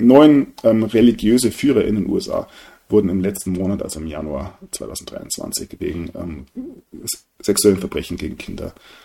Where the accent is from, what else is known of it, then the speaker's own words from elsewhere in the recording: Bavaria, Germany; vielleicht ist es für mich als Bayer einfach in der Genetik schon etwas, was man sehr, sehr kritisch sieht